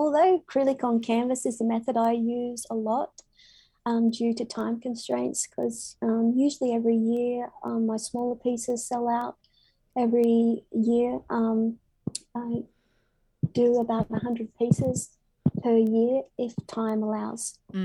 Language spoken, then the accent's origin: English; Dubbo, New South Wales, Australia; red dirt from areas that I'm spiritually connected to, such as Dubbo in the Central West, which is my hometown